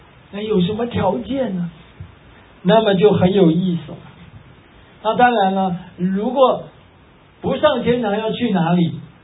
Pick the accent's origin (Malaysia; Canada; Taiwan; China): Taiwan; 我们台湾话叫做好康哎哈